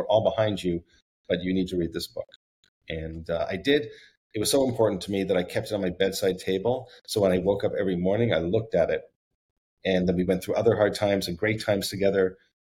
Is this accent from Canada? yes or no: yes; Canada; now in Uruguay; oh, wow, you're not from here. Where are you from? Oh, you're from Canada. What made you come to Uruguay?